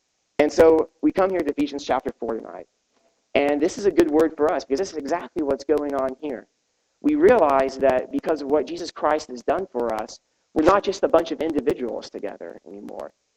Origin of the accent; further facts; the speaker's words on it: Arizona, United States; I'm from Arizona, so as a Phoenix Suns fan